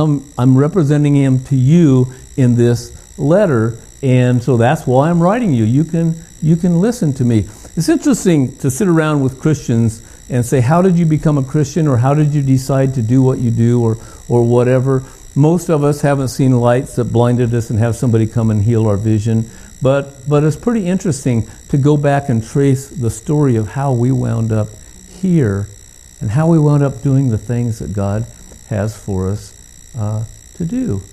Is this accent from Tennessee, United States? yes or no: no; Lowell, Massachusetts, United States; I went to school with him. We grew up in Lowell together.